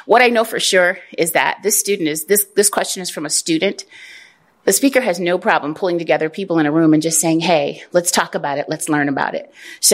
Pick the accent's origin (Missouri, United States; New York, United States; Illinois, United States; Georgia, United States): Illinois, United States; Springfield; And I know, because I grew up in Springfield.